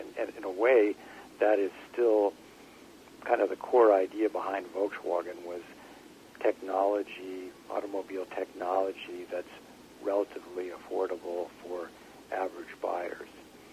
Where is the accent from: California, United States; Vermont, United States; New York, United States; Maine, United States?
Vermont, United States; I'm originally from Vermont, so pretty close to Canada